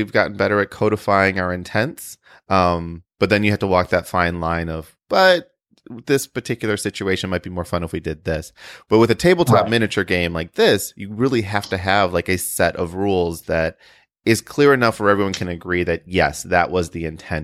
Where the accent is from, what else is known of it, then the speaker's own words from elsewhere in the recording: Chicago, Illinois, United States; So yeah, we're all from Chicago, and I live at the end of the CTA line that you guys are relatively close to.